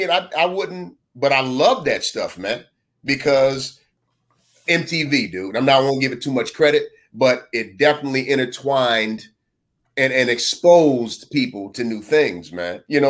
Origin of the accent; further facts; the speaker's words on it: Buffalo, New York, United States; I'm a brother from Buffalo, east side of Buffalo, same places … all that.